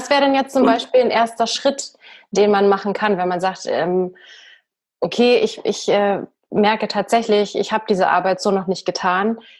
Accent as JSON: {"language": "German", "region": "Bavaria", "country": "Germany", "accent": "Bavarian", "said": "Sonst müsste ich hier immer noch mit einem bayerischen Dialekt sprechen. Ich meine, ich liebe meinen Dialekt. Ich kann das auch immer noch, by the way."}